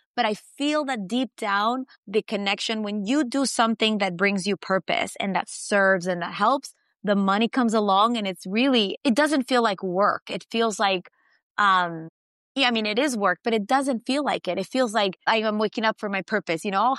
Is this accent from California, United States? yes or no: yes; California, United States; born there; So I was born in California.